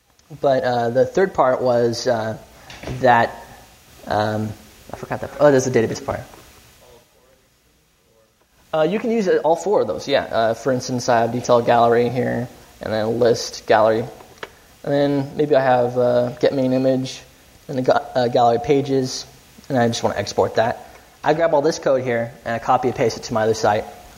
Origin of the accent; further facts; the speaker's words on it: Dallas, Texas, United States; I develop in Texas. I'm from Dallas, Texas. I flew all the way in here to help you guys understand pods.